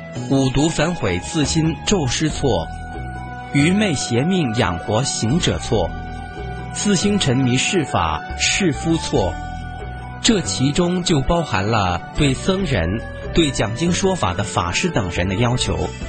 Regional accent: Luhuo, Sichuan, China; 再比如我的家乡卢霍县，一个小小县城连大城市的一条街道都比不上

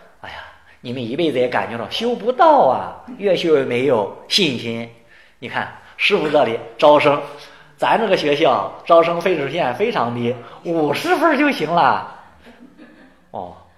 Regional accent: China; 像我们中国人就会问吃了吗

